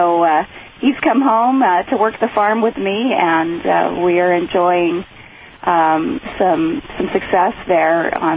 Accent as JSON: {"language": "English", "town": "Las Vegas", "region": "Nevada", "country": "United States", "also_born_or_lived": "Utah", "said": "We are from the Las Vegas area and Utah originally."}